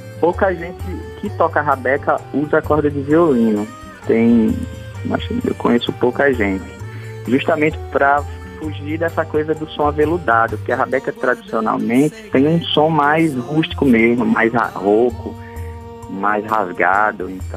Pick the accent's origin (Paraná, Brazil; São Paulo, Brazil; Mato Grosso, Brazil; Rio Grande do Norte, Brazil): Rio Grande do Norte, Brazil; Natal; born there; Eu que nasci em Natal, no Rio Grande do Norte, mas que vim para Pernambuco atrás dessa cultura popular tão forte daqui do Nordeste e daqui também de Pernambuco.